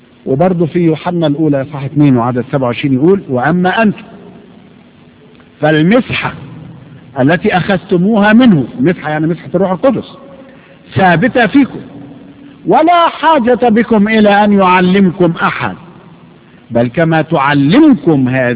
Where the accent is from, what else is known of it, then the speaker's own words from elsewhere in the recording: Egypt; أنا أعرف ناس عندنا في مصر جهلة لا يعرفون القراءة والكتابة